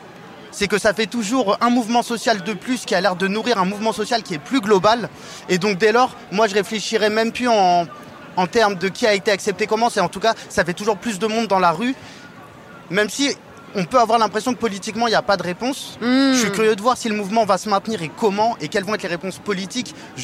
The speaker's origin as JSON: {"language": "French", "town": "Rennes", "region": "Brittany", "country": "France", "tie": "born or raised there", "said": "Et comme moi, je suis rennais, j'ai grandi ici"}